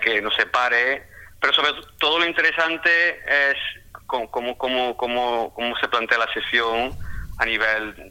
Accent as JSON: {"language": "Spanish", "town": "Córdoba", "region": "Andalusia", "country": "Spain", "lives_now": "England", "said": "yo soy de Córdoba, yo vengo de Andalucía, de Córdoba."}